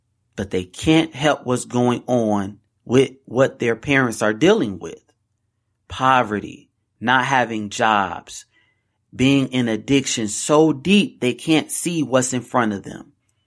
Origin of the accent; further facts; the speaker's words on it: Chicago, Illinois, United States; I grew up in the city where he is from. Okay. I grew up here in Chicago. Tough, tough place to grow up.